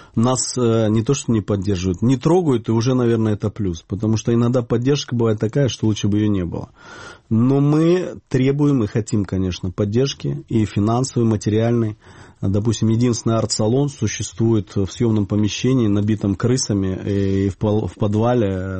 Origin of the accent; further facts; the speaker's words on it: Crimea, Ukraine; Я обычный гражданин, которому хочется жить дома, на своей территории. Я обычный крымский татарин, который стремится хоть что-то сделать для того, чтобы Крым был возвращен